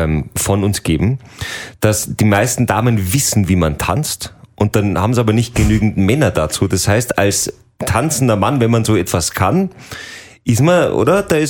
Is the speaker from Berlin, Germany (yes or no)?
no; Munich, Bavaria, Germany; ich bin ja gebürtiger Münchner